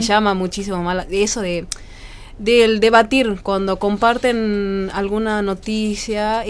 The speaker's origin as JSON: {"language": "Spanish", "town": "Tartagal", "region": "Salta", "country": "Argentina", "said": "soy de acá de Tartagal y tengo, bueno, 25 años"}